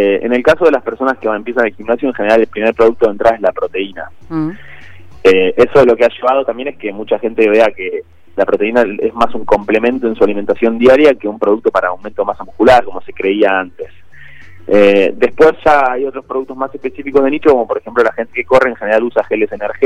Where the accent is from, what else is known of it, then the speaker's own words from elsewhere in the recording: Bahía Blanca, Buenos Aires Province, Argentina; moved away as an adult; now in Buenos Aires, Argentina; yo soy de Bahía Blanca. Nuestra empresa familiar está basada en Bahía Blanca.